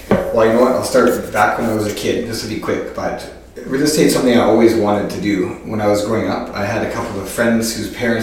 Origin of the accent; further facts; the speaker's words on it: Sherwood Park, Alberta, Canada; now in Vancouver, Canada; I grew up just outside of Edmonton.